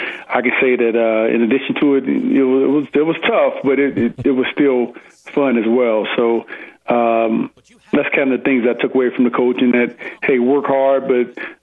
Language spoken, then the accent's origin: English; St. Louis, Missouri, United States; also born or lived in Arkansas; now in Colorado, United States; starting back from when I was growing up in St. Louis, and then in high school, and there at Arkansas, and then on to the Broncos. And even today, we live in Colorado now